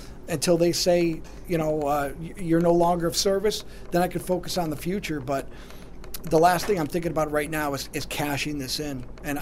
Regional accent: Buffalo, New York, United States; We're from Buffalo, New York. We're from Western New York. We should be proud.

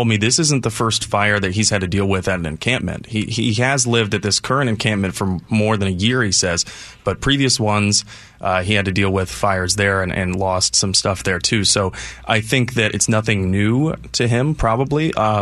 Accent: Columbus, Ohio, United States; I grew up in Columbus, so they're effectively the pro team around there.

